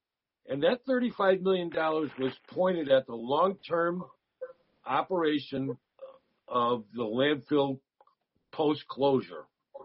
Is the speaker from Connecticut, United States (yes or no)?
yes; East Hartford, Connecticut, United States; I'm from East Hartford.